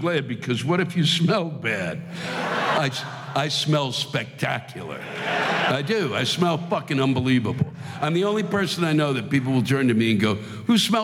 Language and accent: English; Virginia, United States; I come from Hampton Roads, Virginia.